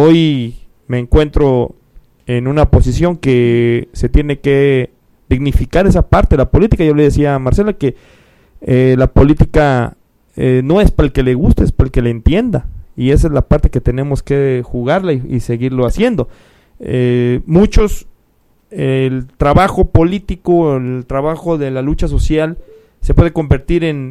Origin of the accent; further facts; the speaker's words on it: Guadalajara, Jalisco, Mexico; sobre todo Guadalajara. Yo soy del barrio de San Juan de Dios, de ahí nací, esa parte estuve viviendo